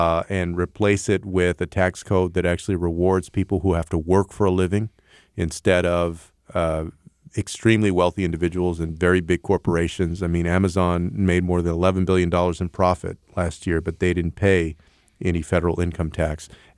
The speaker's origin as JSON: {"language": "English", "region": "Texas", "country": "United States", "tie": "born or raised there", "said": "There was a great analysis of my home state of Texas a couple of months ago"}